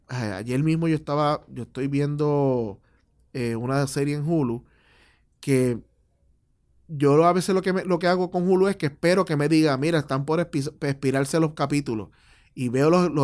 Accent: Puerto Rico; nosotros como puertorriqueños

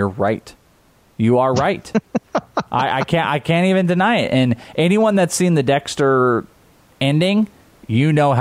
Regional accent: Wales, United Kingdom; I'm Welsh.

